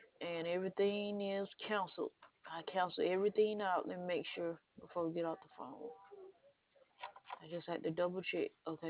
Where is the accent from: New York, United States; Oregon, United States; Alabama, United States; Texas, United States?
Alabama, United States; Oh, I'm from Alabama.